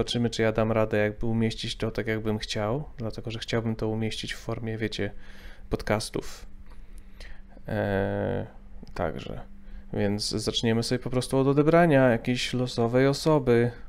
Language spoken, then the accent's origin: Polish; Mrągowo, Warmian-Masurian Voivodeship, Poland; jako, że ja się wychowałem w Mrągowie